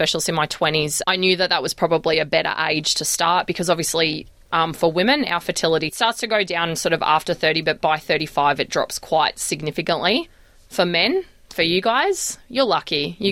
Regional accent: Melbourne, Victoria, Australia; also born or lived in Sydney / Eden; So originally I was born in Sydney 41 years ago and moved to Melbourne when I was around 8 years old.

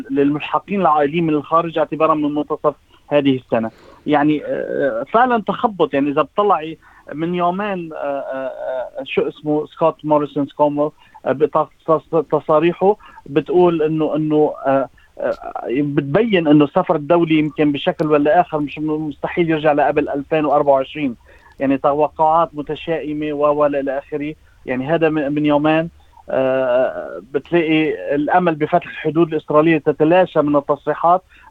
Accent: Lebanon; الضوء الأحمر اللي هي بلادنا لبنان

